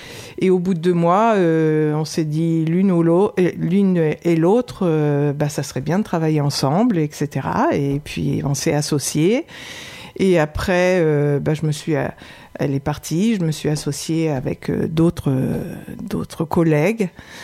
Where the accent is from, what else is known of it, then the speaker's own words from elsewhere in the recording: Normandy, France; donc je suis normande d'origine depuis 1986. Je suis arrivée dans le Briançonnais en tant qu'infirmière.